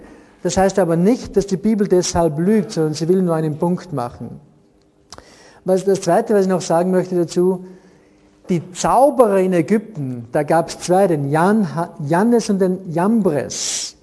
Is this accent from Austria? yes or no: yes; Austria; Bei uns in Österreich extrem.